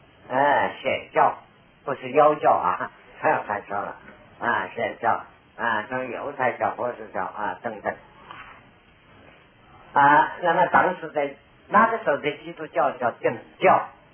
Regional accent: China; 像我也是中国人，因为从这中国字所生，这么一看就懂了嘛

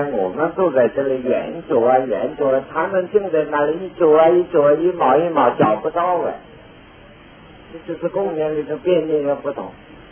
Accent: China; 这一生上我们身为中国人啊，要非法战争，有第二次世界大战的日本的侵略抗日战争，又碰到共产党的变乱

